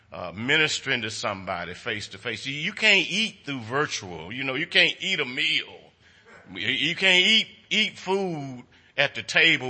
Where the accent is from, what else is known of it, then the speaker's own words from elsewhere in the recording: Houston, Texas, United States; I had never been to Acres Home when I was little. I grew up in Cashmere Garden on that side.